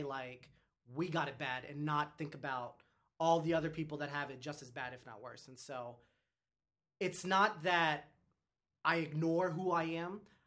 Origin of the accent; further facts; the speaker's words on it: Ohio, United States; Born and raised in Ohio.